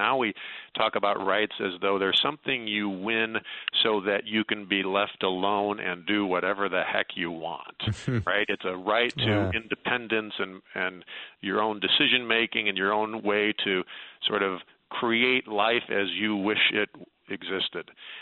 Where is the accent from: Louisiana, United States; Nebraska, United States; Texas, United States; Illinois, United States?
Illinois, United States; Chicago; Well, I grew up in Chicago, so I'm a lifelong Cubs fan